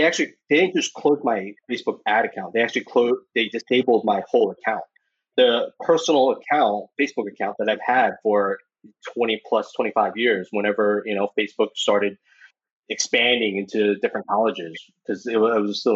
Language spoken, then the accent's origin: English; East Coast, United States; now in Taiwan; I grew up in the States on the East Coast and originally from Taiwan, and that's actually where I am now.